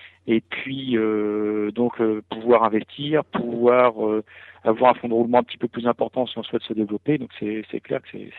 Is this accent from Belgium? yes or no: no; Le Havre, Normandy, France; mon projet de revenir sur le Havre, parce que je suis originaire du Havre. Et donc, j'avais quitté le Havre pour commencer dans la vie active.